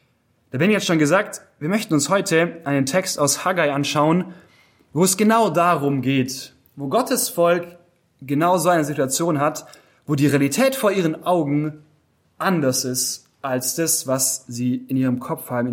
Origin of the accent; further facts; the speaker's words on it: Metzingen, Baden-Württemberg, Germany; ich komme aus Metzingen.